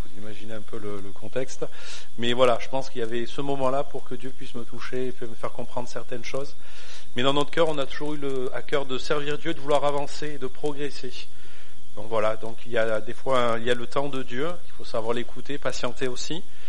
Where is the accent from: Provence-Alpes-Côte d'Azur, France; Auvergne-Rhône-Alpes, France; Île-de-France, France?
Provence-Alpes-Côte d'Azur, France; Gap; Je suis originaire des Hautes-Alpes, donc de Gap, l'autre côté des montagnes.